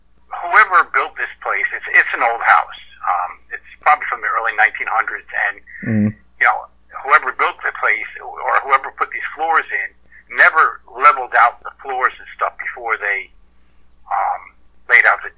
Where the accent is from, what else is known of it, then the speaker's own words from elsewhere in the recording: Brewster, New York, United States; also born or lived in Carmel / Connecticut / Bronx / Manhattan; Well, I grew up in a little area called Brewster, New York. I moved from there to Carmel, from Carmel to Connecticut, from Connecticut down to Bronx, and then Manhattan, and then Brooklyn, and then back to Connecticut